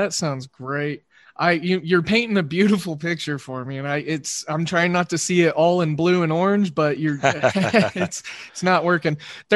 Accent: Oklahoma, United States; I'm an Oklahoma State fan. I grew up in Oklahoma. I'm outside of Oklahoma City now.

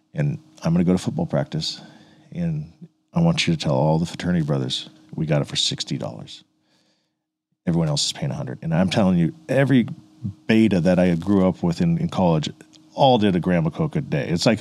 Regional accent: Redondo Beach, California, United States; I grew up in a town where there's Mexican gangs, right? And I grew up in Redondo Beach.

